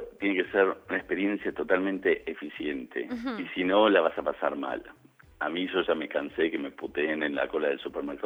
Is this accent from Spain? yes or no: no; Argentina; Como buen argentino, yo uh-huh. Me quedo terminando trabajando hasta las 7, pero es una cuestión cultural.